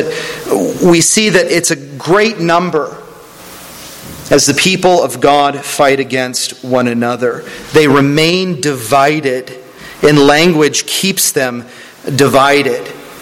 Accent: Pennsylvania, United States; I'm from Western Pennsylvania, and I grew up speaking a certain way, and when I got out of Western Pennsylvania, people still knew I was from Western Pennsylvania.

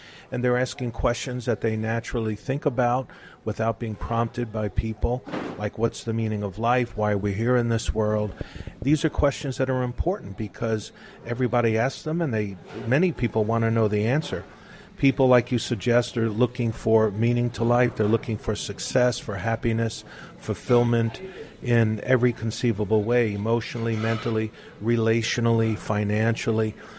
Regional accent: New York City, New York, United States; I'm from New York City, and the family moved to New Jersey.

